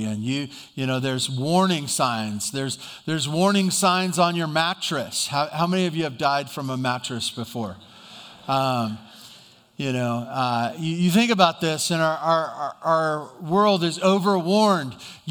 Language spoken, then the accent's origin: English; Santa Barbara, California, United States; Growing up in Santa Barbara, I didn't go out on boats. I wasn't a sailboater.